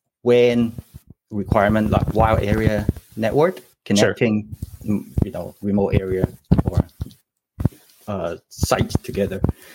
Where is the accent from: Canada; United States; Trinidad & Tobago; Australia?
Canada; I'm a Canadian and I graduated in Queen's University in Canada.